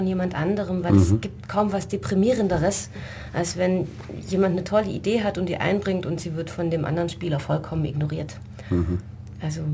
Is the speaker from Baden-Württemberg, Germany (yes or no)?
yes; Tübingen, Baden-Württemberg, Germany; also ich komme ja aus Tübingen